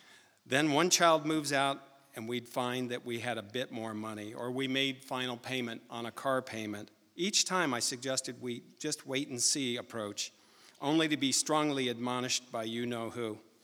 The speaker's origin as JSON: {"language": "English", "town": "Phoenix", "region": "Arizona", "country": "United States", "tie": "born or raised there", "said": "We're approaching our 70s, so I have to speak quickly. I was born in Phoenix in the 50s, one of eight"}